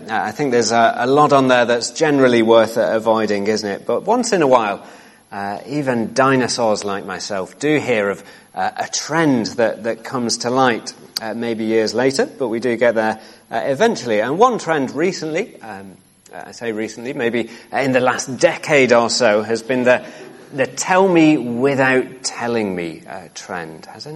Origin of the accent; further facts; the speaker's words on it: Bury, North West England, United Kingdom; I'm from Bury, and our great claim to fame is that we invented the blood clot